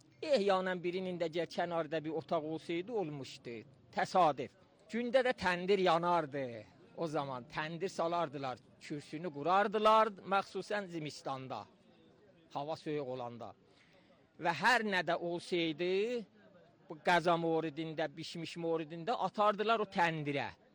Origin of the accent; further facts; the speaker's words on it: Qara Darvish, Ardabil Province, Iran; Məhəllə Qərə Dərvişdənik, bəli. Rustay Qərə Dərvişdəndir. Axirən mülhəq olubdu Kərsistanı Meşkin şəhərə.